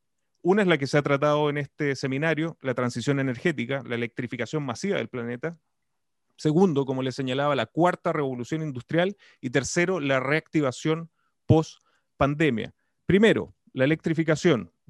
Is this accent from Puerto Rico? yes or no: no; Chile; Tenemos que verlo como latinoamericanos, como chilenos